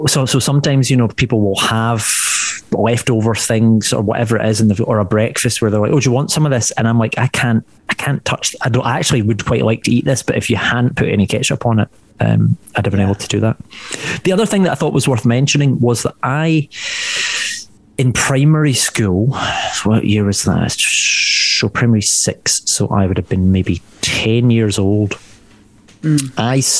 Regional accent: Scotland, United Kingdom; accent: Scottish; It's not the strongest Scottish accent in the world, but I do have very much West of Scotland sensibilities when it comes to eating awful food.

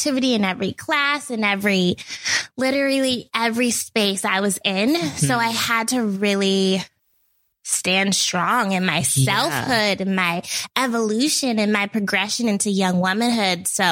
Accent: Portland, Oregon, United States; No, I grew up in Portland, Oregon.

